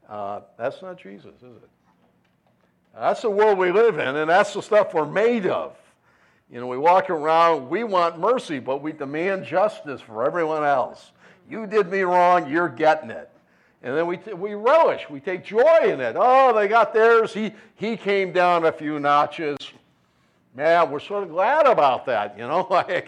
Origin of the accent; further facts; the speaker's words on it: Buffalo, New York, United States; I'm from Buffalo. We haven't been able to say that much in about 15 years now.